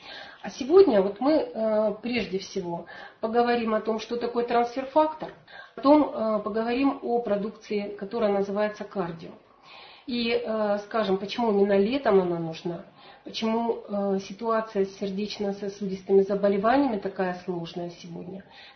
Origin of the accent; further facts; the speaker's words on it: Rostov-on-Don, Rostov Oblast, Russia; Я из Ростова-на-Дону.